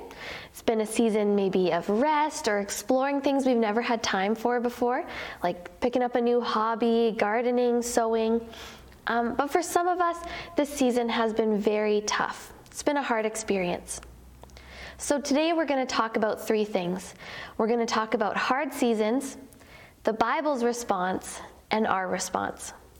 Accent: British Columbia, Canada; I grew up near the Okanagan Lake

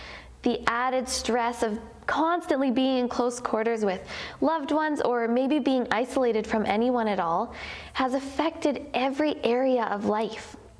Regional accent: British Columbia, Canada; I grew up near the Okanagan Lake

